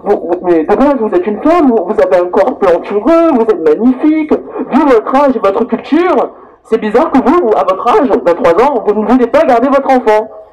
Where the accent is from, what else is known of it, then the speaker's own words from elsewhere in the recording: Tahiti, French Polynesia; j'ai été adoptée par une famille blanche, pas du tout déconstruite, et de base, je viens de Tahiti.